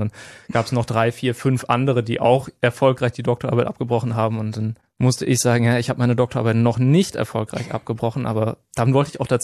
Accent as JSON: {"language": "German", "town": "Nienburg", "region": "Lower Saxony", "country": "Germany", "tie": "born or raised there", "said": "Ich bin in Nienburg an der Weser aufgewachsen. Eine Stadt in Niedersachsen, die etwa halb so klein ist wie Greifswald."}